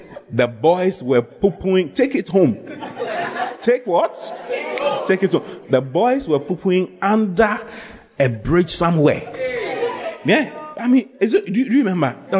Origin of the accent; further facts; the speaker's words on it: Accra, Greater Accra, Ghana; I never traveled anywhere. Accra was my place. Yes. I was born and bred in Accra.